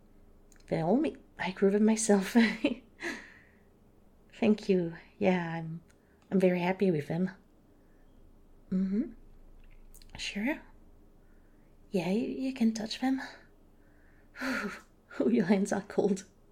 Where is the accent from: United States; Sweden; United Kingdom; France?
France; No, I'm not from here. I'm actually from France. I'm 20 year old.